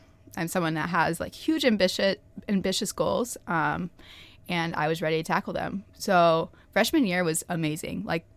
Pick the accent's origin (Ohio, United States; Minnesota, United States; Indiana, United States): Indiana, United States; Noblesville; I grew up in Noblesville, Indiana, and I was in a family of four.